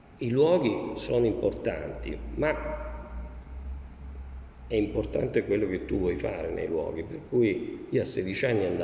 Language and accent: Italian; Reggio Calabria, Calabria, Italy; born there; io sono nato a Reggio Calabria, di famiglia siciliana catanese.